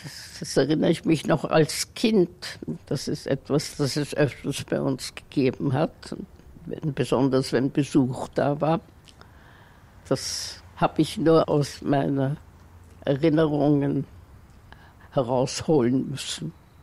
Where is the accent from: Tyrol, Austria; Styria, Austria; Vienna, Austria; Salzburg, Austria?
Vienna, Austria; now in New York, United States; Ich stamme aus Wien, bin im 13. Bezirk aufgewachsen, in Hitzing. Ich wohne in New York schon seit ewig langer Zeit. Wir sind hier eingezogen in 1966.